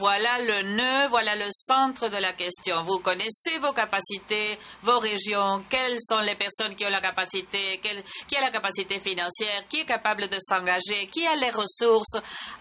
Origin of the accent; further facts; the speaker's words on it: Turkey; Je viens de la Turquie.